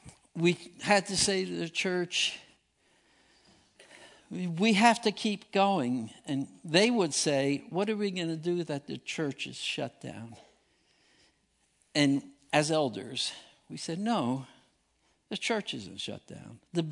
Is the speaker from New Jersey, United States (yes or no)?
yes; New Jersey, United States; I'm from New Jersey.